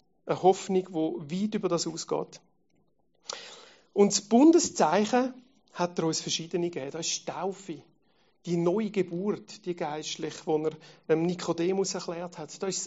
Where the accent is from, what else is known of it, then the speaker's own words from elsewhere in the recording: Switzerland; Aber wir sind Schweizer, wir sind nicht das Volk